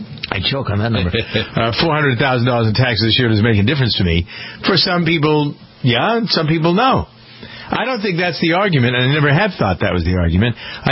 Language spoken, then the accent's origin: English; Framingham, Massachusetts, United States; I know a guy who is starting a little business here in my hometown of Framingham